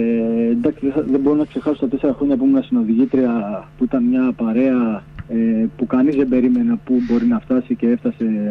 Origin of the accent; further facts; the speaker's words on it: Piraeus, Attica, Greece; Πήγα Πάμισο Καλαμάτας, πήγα στη Θήβα, Τριγλία Ραφίνας και μετά επίστρεψα στον Πειραιά σε ηλικία 33 χρονών γιατί ήθελα να τελειώσω στα μέρη μου.